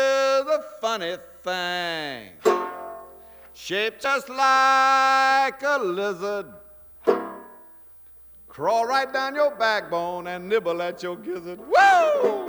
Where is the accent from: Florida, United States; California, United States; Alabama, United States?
Alabama, United States; Selma; I grew up on, I was born on Sylvan Street in Selma, Alabama. The Negro tradition was strong in my life, and all through my life it has been.